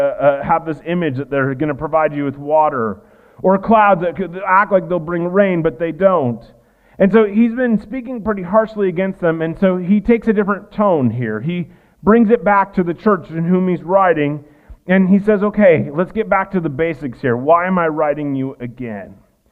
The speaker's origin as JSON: {"language": "English", "region": "Iowa", "country": "United States", "tie": "born or raised there", "said": "I grew up in Iowa. That's just barnyard language for us."}